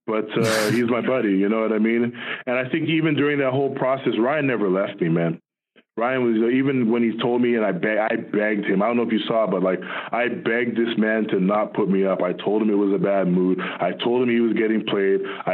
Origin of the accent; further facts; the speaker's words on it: Toronto, Ontario, Canada; I'm from Toronto.